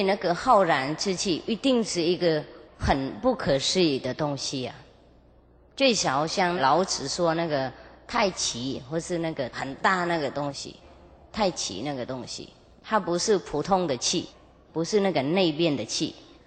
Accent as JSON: {"language": "Chinese", "country": "Vietnam", "said": "我们越南人呢，也有一些修行者"}